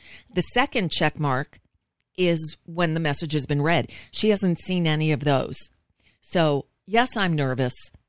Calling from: United States; I'm just calling from the United States to see how you are.

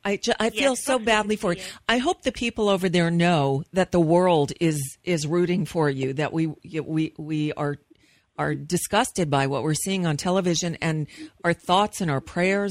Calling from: United States; I'm just calling from the United States to see how you are.

